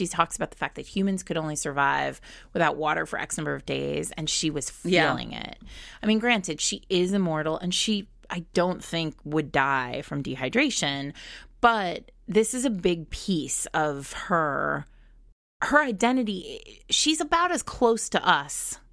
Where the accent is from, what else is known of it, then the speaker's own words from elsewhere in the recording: New England, United States; now in New York City, United States; I grew up in New England. I've lived in New York City for 20 years.